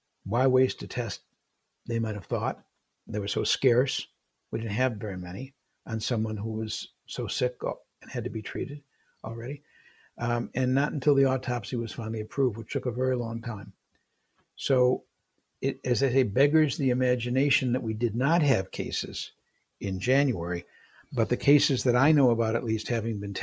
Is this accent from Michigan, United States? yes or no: yes; Detroit, Michigan, United States; I was from Michigan, in Detroit.